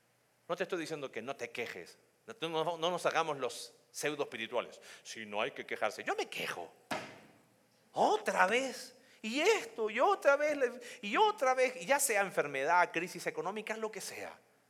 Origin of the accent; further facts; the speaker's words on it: Chile; Saben que chilenos y argentinos hacemos bromas con eso.